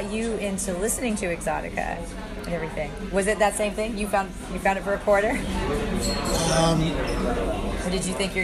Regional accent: San Diego, California, United States; Yeah, I'm from San Diego originally, so we were both born a couple months from each other.

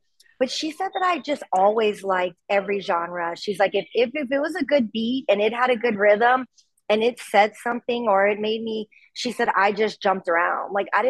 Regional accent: Lafayette, Louisiana, United States; moved away as an adult; also born or lived in Nashville; So I moved up to Nashville, Tennessee when I was from Lafayette, Louisiana, when I was 18 going on 19.

